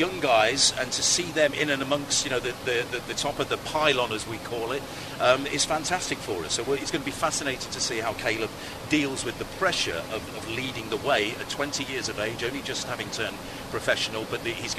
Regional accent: United Kingdom; now in United States; Well, I'm a Brit, you see, so this is perfectly normal for me.

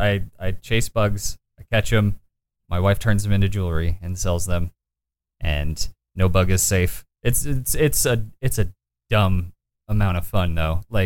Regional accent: Fort Bridger, Wyoming, United States; But I grew up in very, very small town Wyoming. I grew up in Fort Bridger, which at the time had a population of 150 people.

